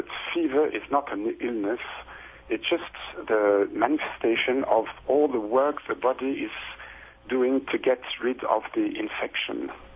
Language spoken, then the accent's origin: English; Switzerland; I'm from Switzerland.